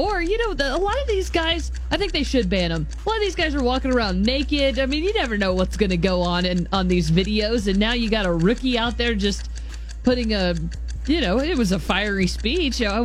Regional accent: Texas, United States; No, you are where you're born, and I'm a Texan.

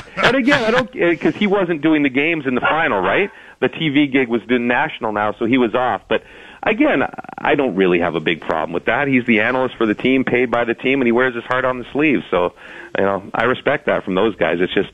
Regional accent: Ottawa, Ontario, Canada; My parents were big Sens fans, and I'm from Ottawa, but I don't care.

